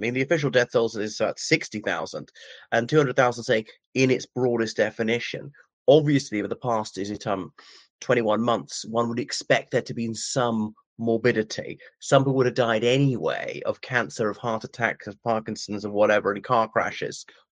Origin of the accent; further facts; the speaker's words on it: Ireland; from Ireland, so welcome back to my channel.